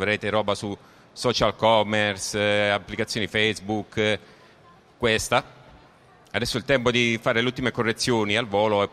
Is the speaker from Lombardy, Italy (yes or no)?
yes; Pavia, Lombardy, Italy; vengo da Pavia dove mi occupo di ingegneria informatica